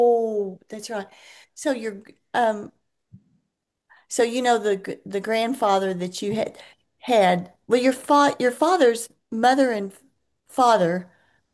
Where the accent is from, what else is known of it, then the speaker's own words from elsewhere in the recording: United States; I live in Texas, so I'm an American.